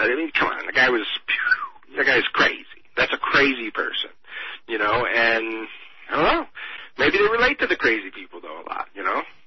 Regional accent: Tampa, Florida, United States; born there; I was born in Tampa, folks.

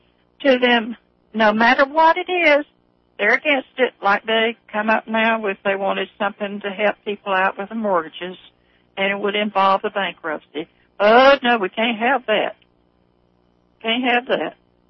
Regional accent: the South, United States; But, you know, growing up in the South, I know that we had it rough, but I know that the black people had it a whole lot rougher just because they were black.

